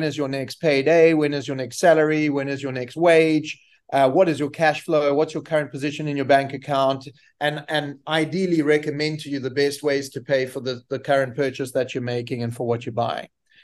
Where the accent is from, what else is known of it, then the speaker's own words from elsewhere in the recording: South Africa; So I'm South African. I went to university in South Africa, to a university called Rau.